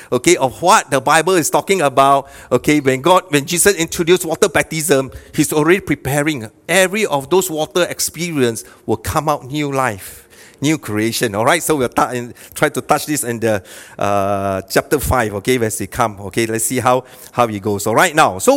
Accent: Malaysia; English is a second language; I say, wow, being a Malaysian, chances may be very, very slim.

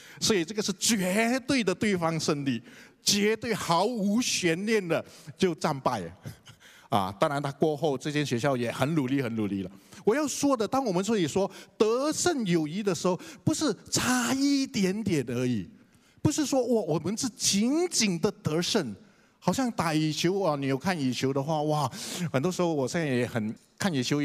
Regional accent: Johor Bahru, Johor, Malaysia; 我以前我在新山，我的故乡家乡有一所中学是华文中学

